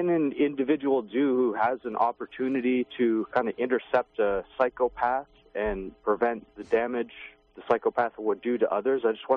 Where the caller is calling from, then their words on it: Toronto, Ontario, Canada; I'm from Toronto, Canada.